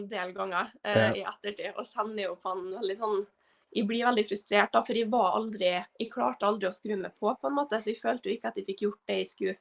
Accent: Trondheim, Trøndelag, Norway; Når jeg gikk kamp her hjemme i Trondheim

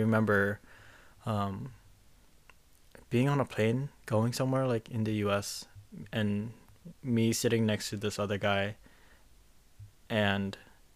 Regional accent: South Korea; because I said, like, I'm from Korea or something like that.

